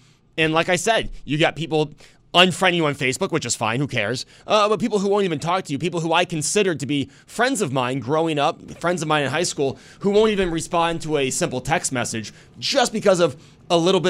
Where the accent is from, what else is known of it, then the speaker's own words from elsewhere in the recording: New York, United States; You know, I grew up in New York State, right?